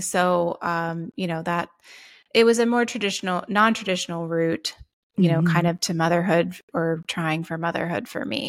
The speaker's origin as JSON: {"language": "English", "region": "Pennsylvania", "country": "United States", "said": "So I'm originally from Lancaster County. But after I graduated, I moved down here and, you know, 16 years later, here we are."}